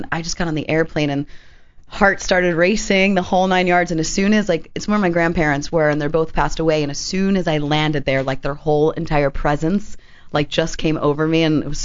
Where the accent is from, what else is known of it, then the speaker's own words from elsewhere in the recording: Miami, Florida, United States; also born or lived in New York; Well, I grew up in Miami.